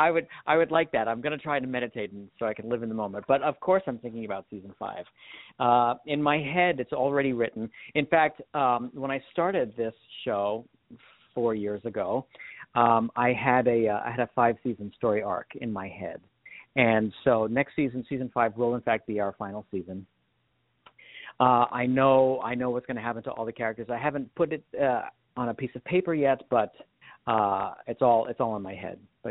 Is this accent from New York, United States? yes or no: yes; New York City, New York, United States; I grew up in the Bronx, New York. And when I was growing up in the 70s, my favorite show was Rhoda.